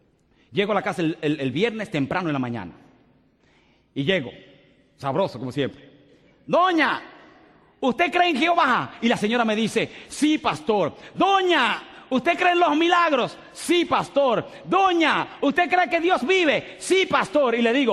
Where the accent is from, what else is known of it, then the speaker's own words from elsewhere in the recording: Dominican Republic; En mi iglesia, donde me crié, en República Dominicana